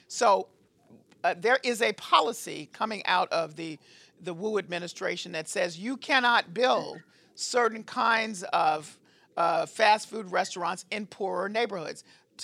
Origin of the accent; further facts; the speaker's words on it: the South, United States; And for me, okra, I'm from the South